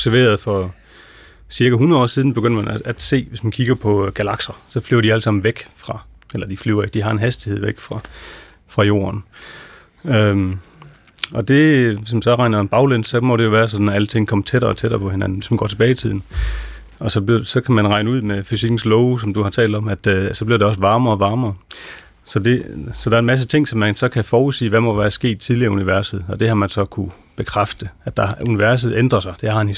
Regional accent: Herslev, Region of Southern Denmark, Denmark; born there; Det er lige det der trekantsområdet. Ja. En lille landsby, der hedder Herslev.

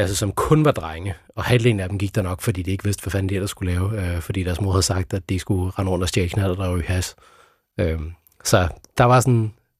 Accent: Sønderborg, Region of Southern Denmark, Denmark; Jamen, jeg er opvokset i Sønderborg og boede dernede med min mor

